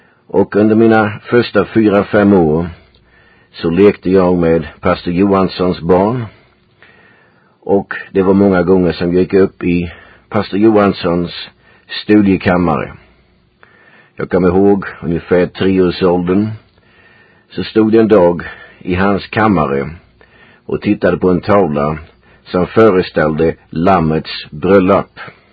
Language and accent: Swedish; Huskvarna, Jönköping County, Sweden; moved away as an adult; now in United States; och jag föddes 1939 i Huskvarna, Sverige, och större delen av min uppväxttid tillbringade jag i Huskvarna, och som 15-åring flyttade jag till Jönköping.